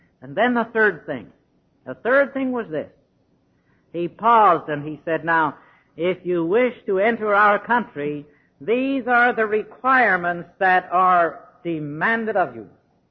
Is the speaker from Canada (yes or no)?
yes; Canada; Well, I said, "Lady, I'm from Canada, but I'm more interested in where I'm going than where I came from."